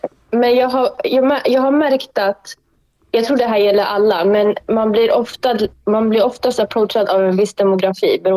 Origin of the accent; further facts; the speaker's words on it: Eritrea; Jag är eritrean.